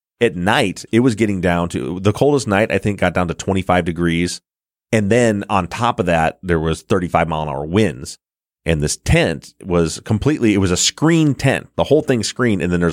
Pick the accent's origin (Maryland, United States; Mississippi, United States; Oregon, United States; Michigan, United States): Michigan, United States; you know, we're from the Midwest in Michigan, and out here, you know, we hunt deer.